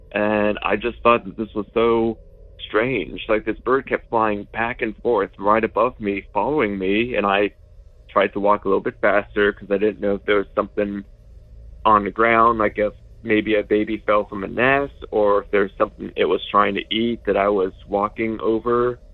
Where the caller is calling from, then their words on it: Cincinnati, Ohio, United States; I am calling from Cincinnati, Ohio